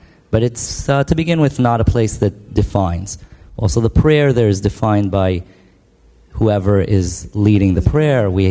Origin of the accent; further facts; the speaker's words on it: Hanaton, Northern District, Israel; I'm from Kibbutz Hanaton in Israel.